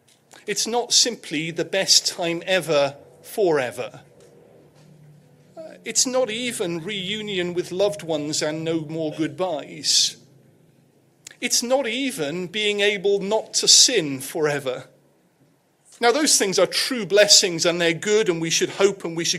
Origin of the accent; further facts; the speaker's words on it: United Kingdom; being very British, I tried to avoid their eye and did my best.